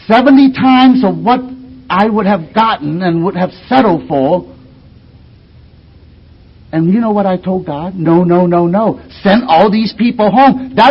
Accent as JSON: {"language": "English", "region": "California", "country": "United States", "said": "I'm from Southern California."}